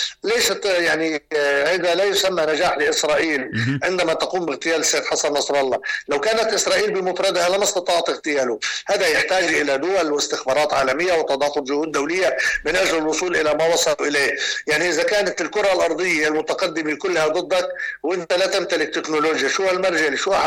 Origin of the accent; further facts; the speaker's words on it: Lebanon; كما بيقولوا عندنا بلبنان